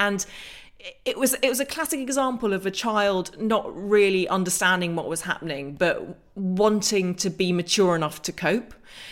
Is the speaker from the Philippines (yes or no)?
no; England, United Kingdom; accent: English; that was the first time that I realised that my English accent was actually an accent that made me into, in many people's eyes, the occupier